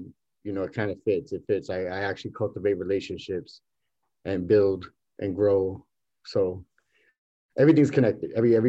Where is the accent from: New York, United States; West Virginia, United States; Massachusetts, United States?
New York, United States; New York City; also born or lived in Puerto Rico; I'm from East New York. I'm from East New York, but I was raised part of my life in Puerto Rico, Bayamón, Dorado, and Loíza.